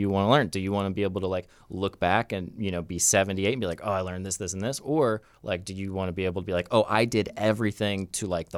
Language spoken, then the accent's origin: English; Florida, United States; I'm from Central Florida. I grew up religious. I grew up as what's called a Pentecostal Christian. And I grew up as a very conservative, outspoken Republican, and then started acting around the age of like 7